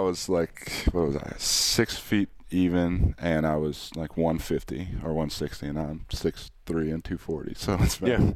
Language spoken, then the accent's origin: English; Charlotte, North Carolina, United States; Yeah, so I grew up in Charlotte as well. I went to South Mac High School.